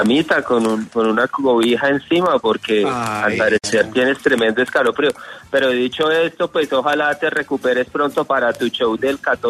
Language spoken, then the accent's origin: Spanish; Girón, Santander, Colombia; Yo soy de Girón, pero me autopercibo de Piedecuesta.